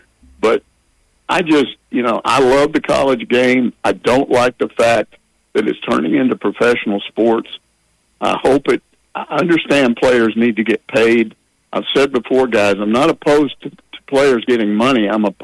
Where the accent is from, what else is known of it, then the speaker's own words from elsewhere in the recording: Texas, United States; I grew up in Texas around a bunch of guys that hate UT